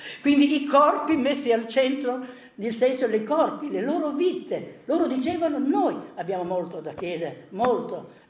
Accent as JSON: {"language": "Italian", "region": "Emilia-Romagna", "country": "Italy", "said": "io vengo dalla Romagna, due genitori, due ballerini di liscio eccezionali"}